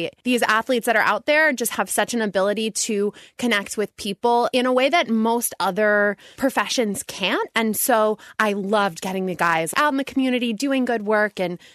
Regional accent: Philadelphia, Pennsylvania, United States; Born and raised. Grew up on the main line. Went to Friends Central. This is like my hometown here.

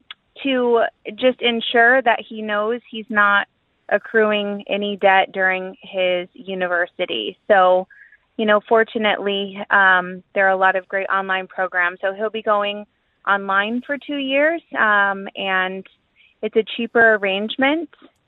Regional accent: United States; unfortunately, as an American, I think this is a mindset that's been ingrained in all of us

